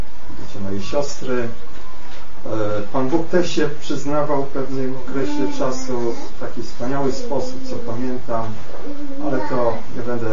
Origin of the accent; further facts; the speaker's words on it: Opole, Opole Voivodeship, Poland; jestem z Opola i urodziłem się w rodzinie chrześcijańskiej, wierzącej.